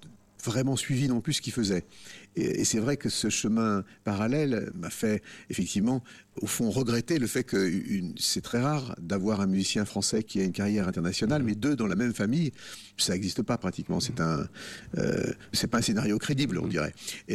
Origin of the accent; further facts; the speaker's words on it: Lyon, Auvergne-Rhône-Alpes, France; je suis un vrai Lyonnais, puisque non seulement ma mère, mais mon père est Lyonnais. Mes deux parents sont Lyonnais, mes grands-parents aussi, des deux côtés, sont Lyonnais.